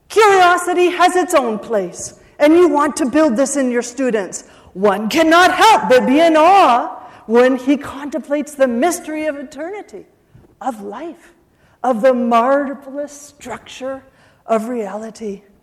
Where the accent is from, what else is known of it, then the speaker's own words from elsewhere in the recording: Canada; I'm from Canada.